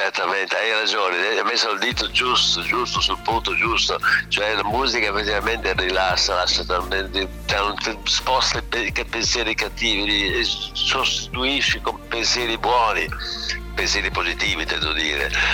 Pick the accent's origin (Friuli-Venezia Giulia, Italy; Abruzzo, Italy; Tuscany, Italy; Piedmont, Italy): Tuscany, Italy; Cascina; also born or lived in Florence; sono nato in Cascina, sono vissuto in Cascina fino a un certo punto, perché poi sono stato catapultato a Firenze per imparare a sciacquare i panni in Arno